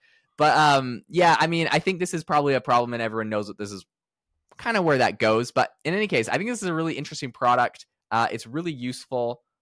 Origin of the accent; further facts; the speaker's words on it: Canada; Also, I'm Canadian, so stupid Canadians, that's really where my accent's from.